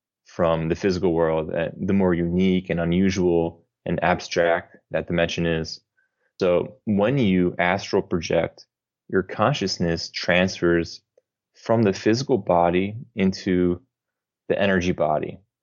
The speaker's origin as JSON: {"language": "English", "region": "New Jersey", "country": "United States", "moved": "yes", "lives_now": "Brazil", "said": "I'm from New Jersey, but I've been living in Brazil for the past about 9 years now."}